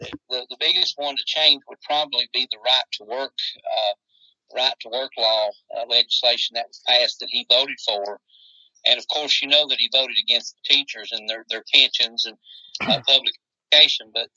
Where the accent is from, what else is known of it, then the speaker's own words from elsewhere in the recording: Kentucky, United States; I'm a Democrat, and I was born and raised here in Perry County, lifelong resident.